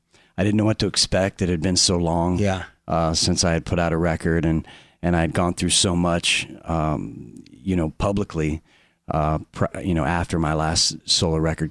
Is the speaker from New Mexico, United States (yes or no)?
no; Orlando, Florida, United States; Yeah, in Florida.